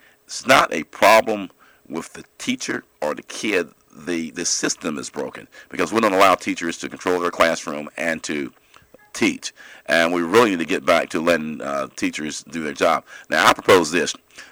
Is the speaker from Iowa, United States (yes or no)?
no; Inman, South Carolina, United States; My accomplishments, first of all, I was born and raised in Inman, South Carolina, from the upstate.